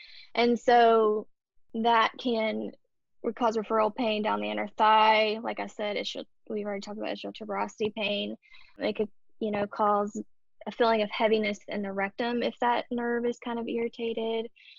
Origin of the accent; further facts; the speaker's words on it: Ohio, United States; also born or lived in West Virginia; No, I am originally from Southern Ohio / West Virginia. So it's like a tri-state area where Kentucky, Ohio, and West Virginia meet. And I technically grew up in Ohio, but you could literally cross a bridge to West Virginia. And so that's where the accent comes from.